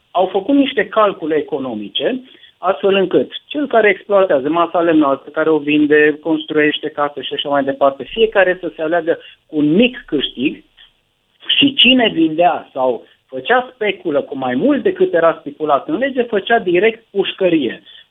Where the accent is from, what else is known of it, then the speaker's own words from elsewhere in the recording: Beta, Timiș County, Romania; sunt din Beta, județul Timiș